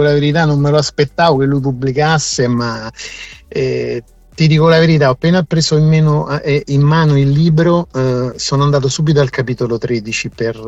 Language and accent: Italian; Rome, Lazio, Italy; io da buon romano sono andato subito a vedere la mia postfazione